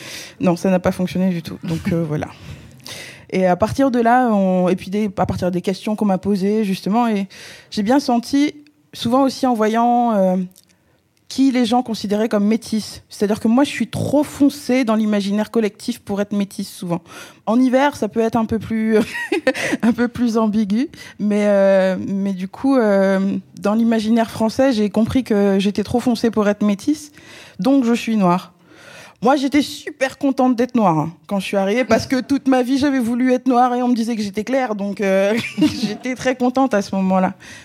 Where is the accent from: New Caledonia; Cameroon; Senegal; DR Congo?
Senegal; now in France; Je suis née, j'ai grandi au Sénégal.